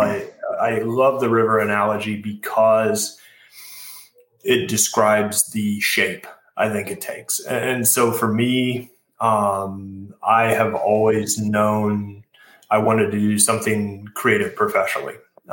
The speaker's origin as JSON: {"language": "English", "region": "Ohio", "country": "United States", "tie": "born or raised there", "said": "I grew up in Holmes County, Ohio. We went to BG Amish school at a great school called Maranatha."}